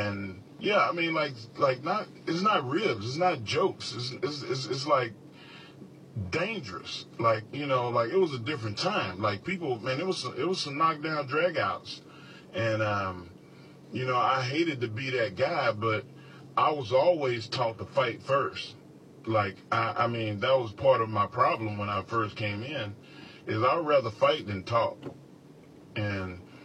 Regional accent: Canada; to be able to go to Louisville, Kentucky, when I came from Canada

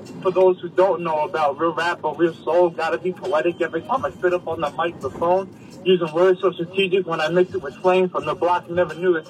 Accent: New York, United States; Born and raised in Jamaica, Queens, though.

